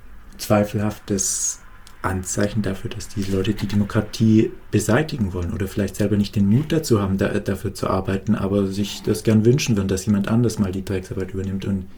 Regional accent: Baden-Württemberg, Germany; Diese Identität hier als Schwabe hat mir auch nie so gepasst

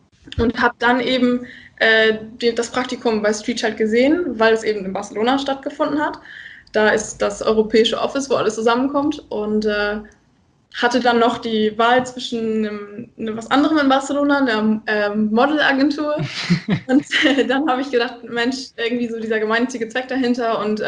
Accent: Lower Saxony, Germany; now in Rostock, Germany; bin 23 Jahre alt. Ich komme aus dem schönen hohen Norden, aus Ostfriesland, bin aber gerade auf der anderen Seite im Norden in Rostock

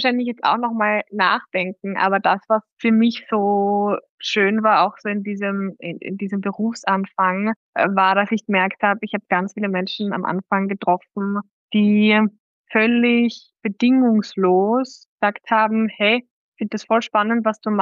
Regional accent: Styria, Austria; now in Vienna, Austria; Genau, ich bin aus der Steiermark und bin dann nach Wien gezogen

